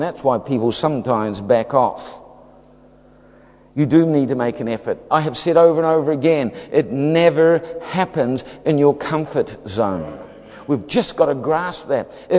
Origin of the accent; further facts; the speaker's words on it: New Zealand; So let me be uncharacteristically upfront with you as a Kiwi.